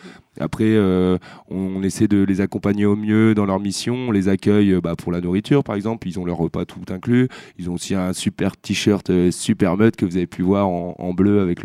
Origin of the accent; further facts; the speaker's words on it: Lille, Hauts-de-France, France; Je viens de Lille à l'origine